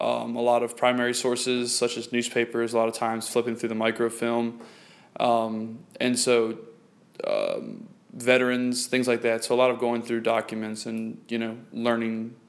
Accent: Martinsburg, West Virginia, United States; from Martinsburg, West Virginia.

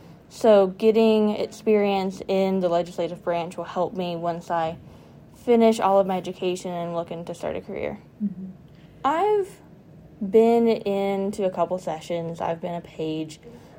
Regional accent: Buffalo, West Virginia, United States; I am from Buffalo, West Virginia in Putnam County.

